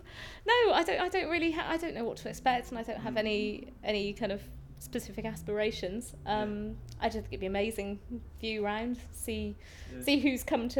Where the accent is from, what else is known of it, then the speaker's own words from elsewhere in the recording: Coalpit Heath, South West England, United Kingdom; I'm from Bristol, a little village just outside of Bristol, Colpit Heath. No one's ever heard of it. It's never been put on the map, unfortunately.